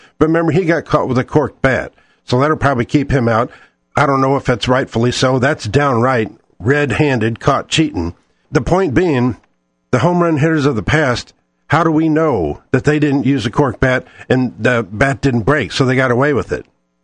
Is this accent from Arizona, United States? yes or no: no; St. Louis, Missouri, United States; Plus, I'm from St. Louis and he was a Cardinal.